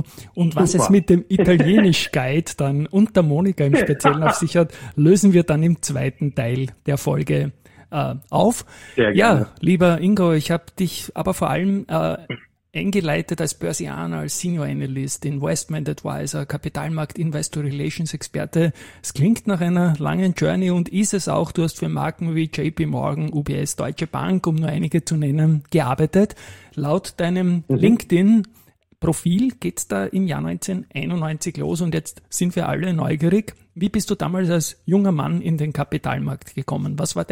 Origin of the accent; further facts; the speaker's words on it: Austria; das wusste ich als Österreicher